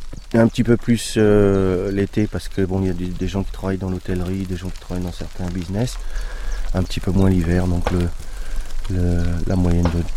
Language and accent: French; Brittany, France; je suis breton.